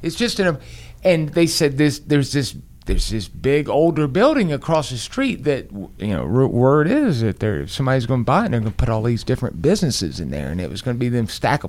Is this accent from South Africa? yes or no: no; Decatur, Georgia, United States; Yeah, whatever. I'm from Decatur.